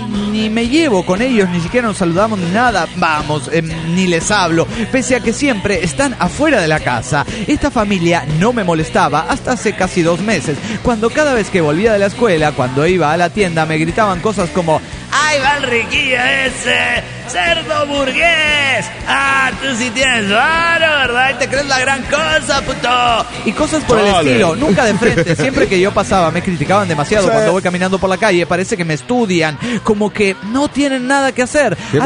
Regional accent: León, Guanajuato, Mexico; Soy el autista de León, Guanajuato, México.

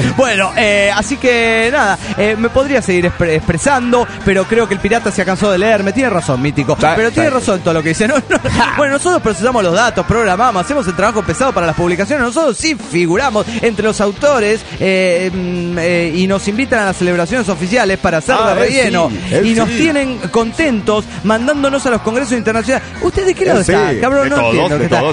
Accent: Colima, Mexico; de Colima, Colima, México.

